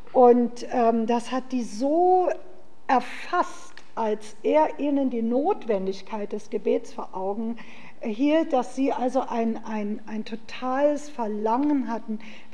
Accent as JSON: {"language": "German", "region": "Berlin", "country": "Germany", "said": "ich komme aus Berlin"}